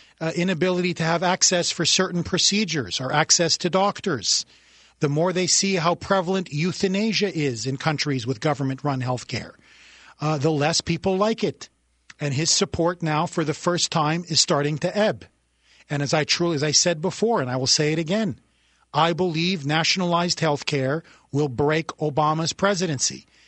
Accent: Canada; now in United States; I am a refugee from the Socialist Republic of Canada.

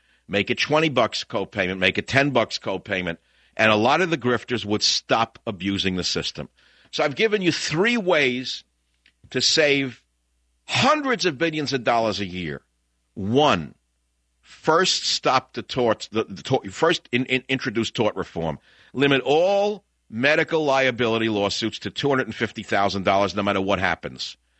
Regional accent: United States; born there; I did, and I'm an American who was born here.

